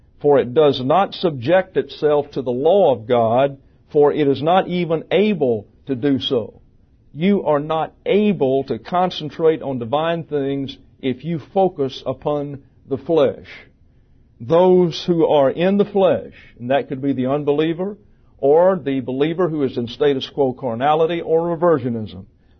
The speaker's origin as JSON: {"language": "English", "region": "Alabama", "country": "United States", "said": "But I'm going to do the best I can to speak Southern while I'm here. How am I doing? See, I can do this. I'm originally from Alabama."}